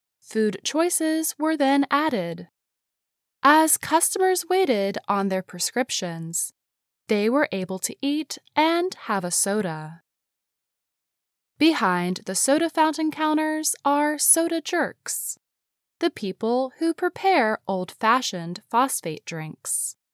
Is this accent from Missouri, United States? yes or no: no; Morgantown, West Virginia, United States; from Morgantown, West Virginia.